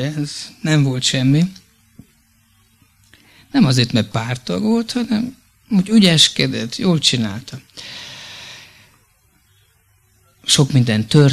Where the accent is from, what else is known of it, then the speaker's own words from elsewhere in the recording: Sárbogárd, Fejér, Hungary; Volt egy gyermek evangelizáció, ami falunkban, Sárbogárdon, ahol én születtem.